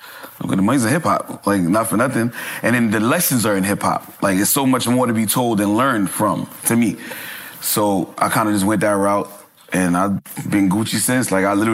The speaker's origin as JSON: {"language": "English", "town": "Brooklyn", "region": "New York", "country": "United States", "tie": "born or raised there", "said": "I was born and raised in Brooklyn."}